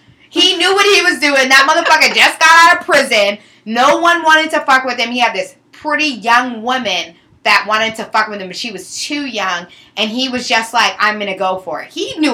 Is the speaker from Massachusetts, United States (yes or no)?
yes; Massachusetts, United States; FYI, you guys, I grew up in Massachusetts. And I grew up in a very haunted house.